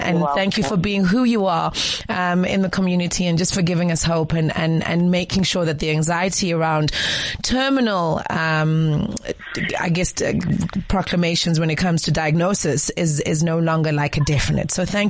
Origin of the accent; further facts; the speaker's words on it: South Africa; the message and everything that they are to us and for us as South African women and men